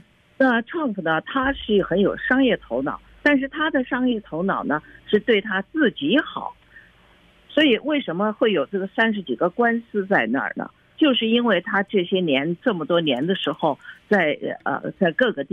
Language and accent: Chinese; China; 这是我们中国人的一个思想